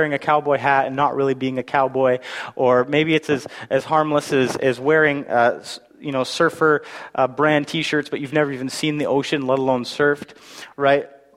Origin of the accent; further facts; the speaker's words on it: Alberta, Canada; And I grew up in Alberta, and in Alberta, believe it or not, there are still real-life cowboys walking around.